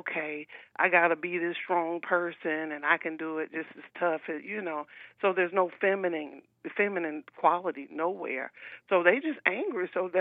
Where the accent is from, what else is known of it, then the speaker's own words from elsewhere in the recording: Alabama, United States; And I remember growing up in Alabama, I wanted to play on the basketball team